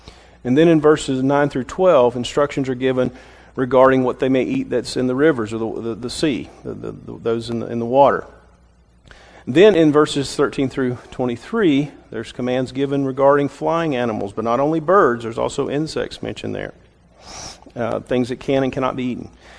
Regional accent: Southern US, United States; I'm a Southerner. I'm just a plain old country boy. And so I grew up eating vegetables and pork and beef and poultry and biscuits.

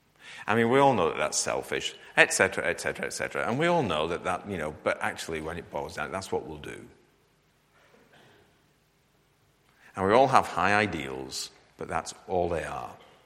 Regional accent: Yorkshire and the Humber, United Kingdom; I'm from Yorkshire

